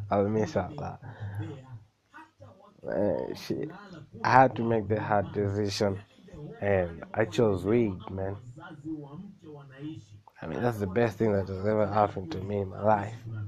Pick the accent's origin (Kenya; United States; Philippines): Kenya; And as for me, I'm from Kenya. It's in Africa, East Africa in particular. And where I'm from, marijuana is illegal.